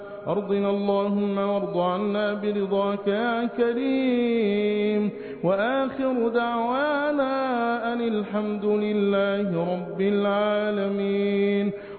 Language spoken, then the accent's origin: Arabic; Egypt; احفظ بلادنا مصر بحفظك وارعها برعايتك